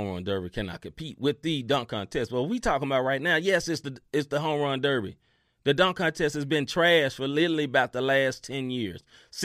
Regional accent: Memphis, Tennessee, United States; So I grew up, I had a nephew from St. Louis. I grew up in Memphis, Tennessee.

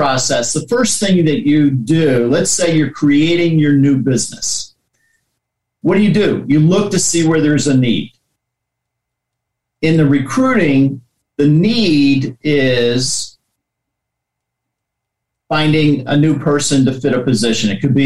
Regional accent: Washington, D.C. area, United States; I walked in, and I was a city kid. I was born in Washington, D.C., grew up just outside of D.C.

